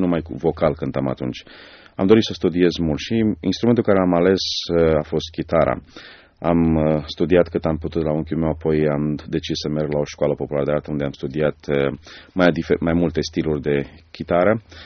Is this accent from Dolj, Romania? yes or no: yes; Craiova, Dolj, Romania; Sunt născut și crescut în Craiova, un oraș destul de frumos în sudul României, pe care invit pe toți să-l viziteze. Cel puțin era în anii când am crescut. Am crescut într-o familie creștină, a treia generație